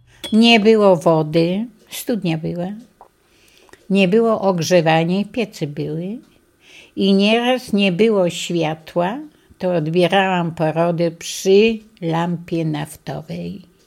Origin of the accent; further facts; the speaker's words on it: Oszczów, Lublin Voivodeship, Poland; now in Mircze, Poland; Urodziłam się w gminie Dołchobyczowskiej, we wsi Oszczów, niedaleko Dołchobyczowa. Stamtąd pochodzę.